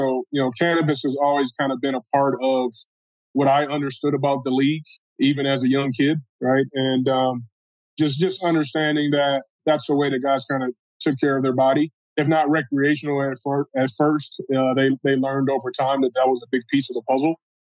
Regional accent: Cleveland, Ohio, United States; born there; now in Detroit, United States; You know, I was born in Cleveland, and I've been living in Detroit for 12 years. So I got to say, I'm a Midwest, East Coast kind of guy.

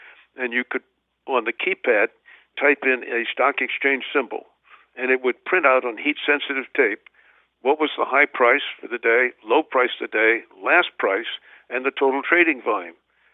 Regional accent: New Haven, Connecticut, United States; And a city like my hometown of New Haven had 4 trust companies.

